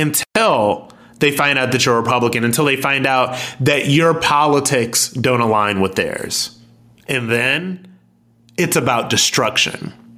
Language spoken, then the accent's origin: English; Akron, Ohio, United States; Like, I'm ex-military and I'm from Akron, Ohio.